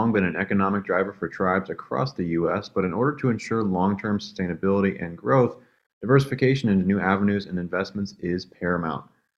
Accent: Reno, Nevada, United States; I was born and bred in the land-based industry, commercial industry, growing up in Reno.

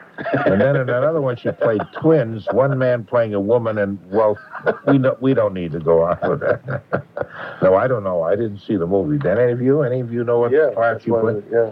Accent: New England, United States; accent: New England; I thought I got rid of my New England accent, but it pops out every now and then.

